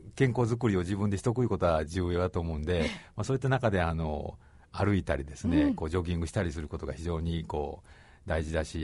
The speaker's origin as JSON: {"language": "Japanese", "town": "Matsuyama", "region": "Ehime", "country": "Japan", "said": "まあ、僕は松山出身なんですけど、まあ、比較的分かりやすいですし"}